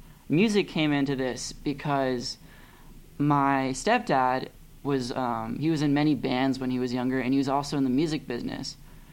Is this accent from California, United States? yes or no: yes; Pasadena, California, United States; also born or lived in Claremont; so I was born in that area, and I was raised in Pasadena. I was also raised in Claremont for a year.